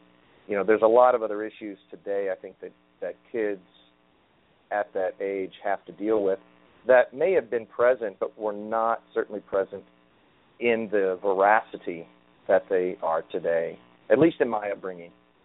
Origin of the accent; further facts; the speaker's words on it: Kentucky, United States; also born or lived in Indiana; I grew up in Kentucky and southern Indiana and went to high school at Croydon Central High School in Croydon, Indiana. And most of my upbringing in many respects was very rural.